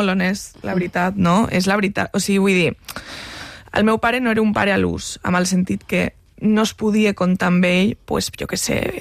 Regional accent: Catalonia, Spain; les dues som catalanes

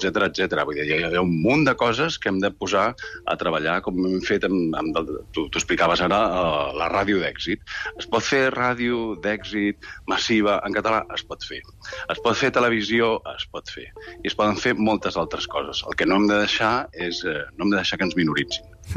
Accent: Madrid, Community of Madrid, Spain; Catalan is a second language; és que jo soc madrilenya

